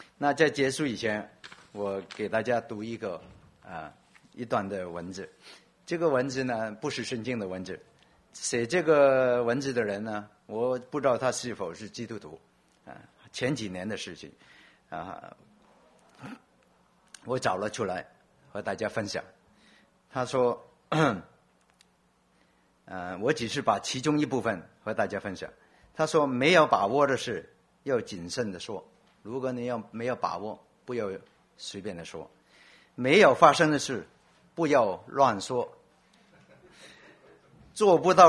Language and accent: Chinese; Guangdong, China; first language Cantonese; 我们广东话说不经大脑说话